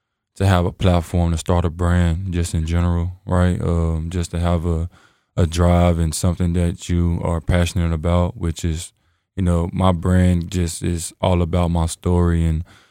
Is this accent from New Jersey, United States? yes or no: no; Little Rock, Arkansas, United States; like I'm from Arkansas, right? From Little Rock, Arkansas. I wasn't fortunate like you guys to have a pro team, right?